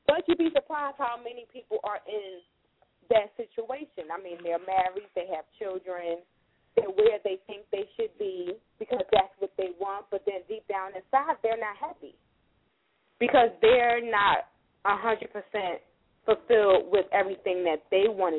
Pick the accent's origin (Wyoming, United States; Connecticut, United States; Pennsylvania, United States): Pennsylvania, United States; Philadelphia; Some of the stuff in those books I can relate to, too, growing up in North Philly.